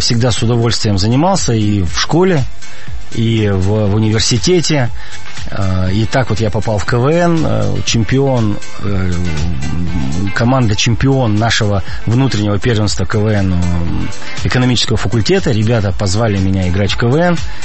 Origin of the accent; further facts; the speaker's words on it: Perm, Perm Krai, Russia; now in Moscow, Russia; Я всегда с удовольствием и с гордостью рассказываю, что родился я в Перми, что я коренной пермяк. Несмотря на то, что 10 лет назад переехал в Москву, я всегда с огромным удовольствием и стараюсь как можно чаще сюда прилетать